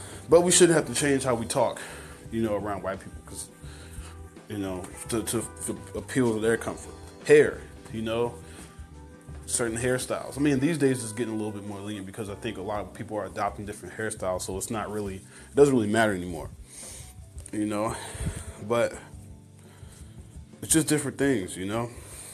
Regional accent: New York, United States; accent: New York; I'm from New York. For the most part, my accent is gone. But when I get angry, it comes, it flares up.

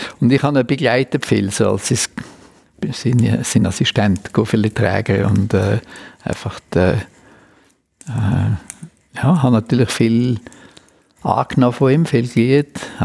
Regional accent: Vienna, Austria; born there; accent: Viennese; Beide gebürtige Wiener, beide mit unser Englisch mit einem Wiener Akzent drin.

